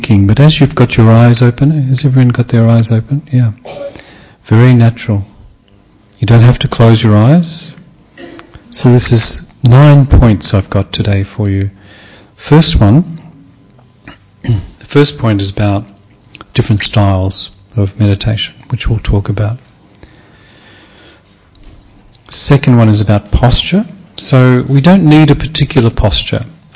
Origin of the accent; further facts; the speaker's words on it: Melbourne, Victoria, Australia; from Australia, Melbourne.